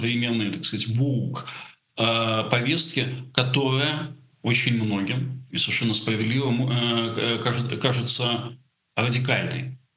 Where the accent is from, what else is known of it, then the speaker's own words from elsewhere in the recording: Russia; moved away; С точки зрения 2022-го я старый эмигрант, я уехал из России в 14-м.